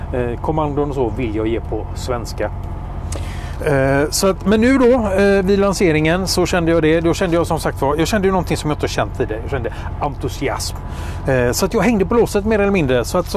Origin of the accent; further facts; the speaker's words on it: Sweden; Jag är svensk, jag pratar svenska.